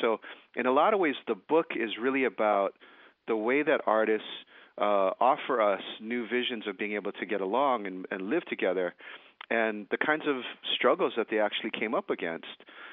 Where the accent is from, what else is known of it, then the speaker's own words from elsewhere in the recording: Honolulu, Hawaii, United States; as a young kid growing up in Honolulu, Hawaii, in a multicultural society